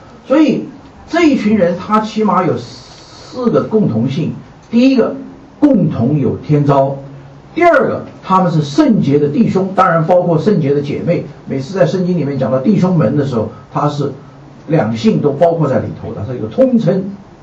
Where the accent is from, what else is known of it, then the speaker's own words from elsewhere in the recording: Taiwan; 不管你在哪里长大，我从小在台湾长大，我们从小就要学一样东西